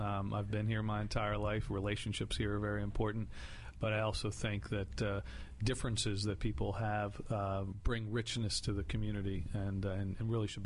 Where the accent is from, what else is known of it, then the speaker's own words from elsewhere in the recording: Washington, United States; I was born here in Washington and lived here my entire life.